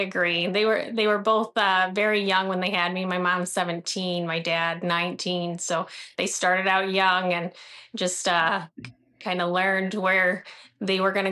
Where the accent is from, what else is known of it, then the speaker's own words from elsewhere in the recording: Pontiac, Michigan, United States; born there; So I was born in Pontiac, Michigan, and I have quite a big family, extended family.